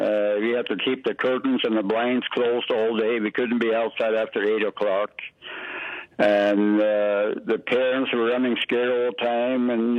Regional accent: Norway; English is a second language; now in United States; I grew up under Hitler in Norway as a young boy.

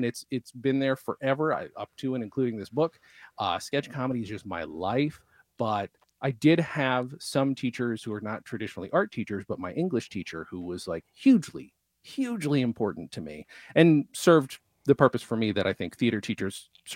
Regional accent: New York, United States; born or raised there; also born or lived in England / Germany

